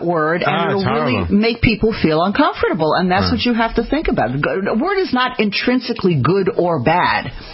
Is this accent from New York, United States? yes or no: yes; New York, United States; I'm from New York. What do you think?